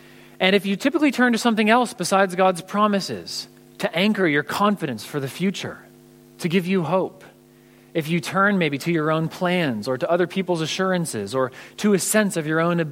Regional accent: California, United States; I'm from California, where earthquakes alone make that unlikely.

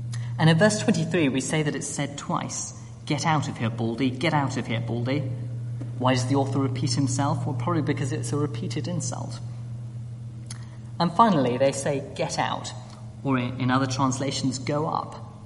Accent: Cambridge, East of England, United Kingdom; He found out that I was from Cambridge and noted how the university really stood out globally.

